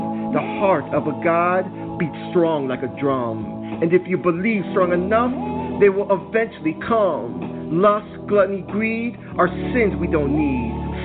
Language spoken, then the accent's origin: English; Miami, Florida, United States; now in Orlando, United States; I am a poet here in Orlando, Florida right now. Originally, I'm from Miami. That is my hometown.